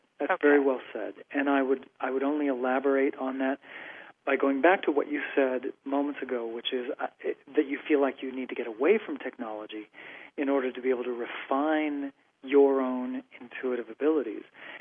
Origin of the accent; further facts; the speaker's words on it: Midwest, United States; I'm just a regular kid. I grew up in the Midwest.